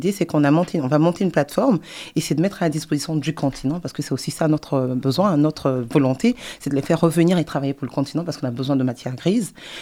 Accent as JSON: {"language": "French", "country": "Côte d’Ivoire", "lives_now": "Senegal", "said": "Alors, d'où je viens d'une île paradisiaque qui est en Côte d'Ivoire, à quelques kilomètres d'Abidjan"}